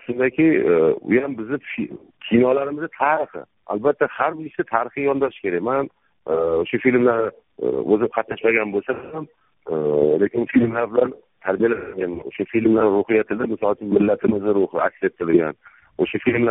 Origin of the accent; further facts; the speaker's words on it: Khiva, Khorezm Region, Uzbekistan; Asli Xivadanman.